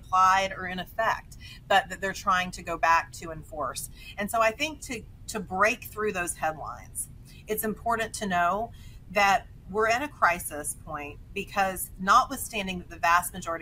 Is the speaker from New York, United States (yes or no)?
no; Texas, United States; federal protection that applies to all people doesn't apply to people in a state like Idaho or in my home state, like Texas, where we've also seen women like Kate Cox and others be denied the care they need.